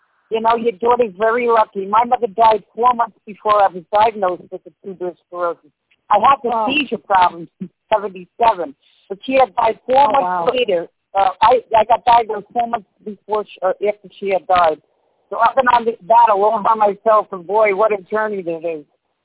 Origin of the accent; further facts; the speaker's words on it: Long Island, New York, United States; born there; I was born in Long Island, but I had lived upstate New York.